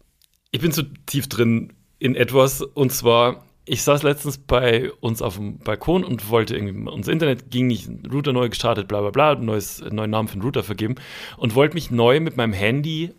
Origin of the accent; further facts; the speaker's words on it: Schwandorf, Bavaria, Germany; Und die habe ich irgendwann mal wieder gesehen, auch in Schwandorf, wo ich aufgewachsen bin.